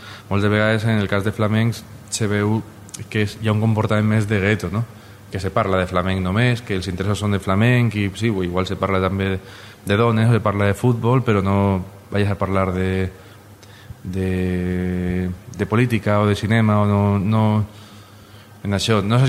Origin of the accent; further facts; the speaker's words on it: Elche, Valencian Community, Spain; Per a mi, com a il·licità, és molt complicat d'entendre, perquè els il·licitans, jo crec que en general els valencians, no és que tinguem un orgull de ser, no?